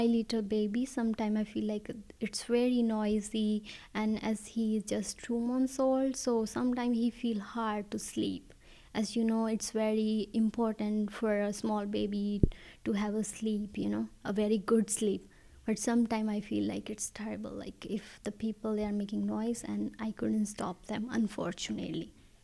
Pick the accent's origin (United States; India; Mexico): India; English is a second language; moved away as an adult; now in Ireland; originally I'm from India, so I came here 5 years ago. So I'm living in a direct provision right now.